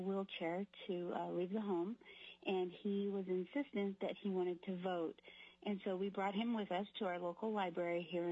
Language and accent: English; Valdez, Alaska, United States; I know how small towns are. I grew up in Valdez.